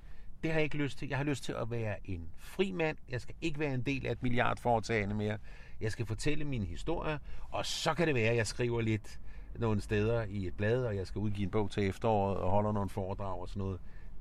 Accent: Capital Region of Denmark, Denmark; accent: Bornholm; For det første er jeg opdraget i et miljø, du kan sikkert høre, jeg er bornholmer, på en gård i et uprivilegeret miljø

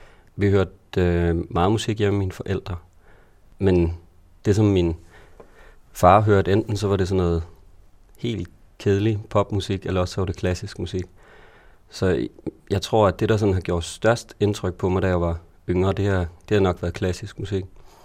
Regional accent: Holstebro, Central Denmark Region, Denmark; Jeg kommer fra Holstebro

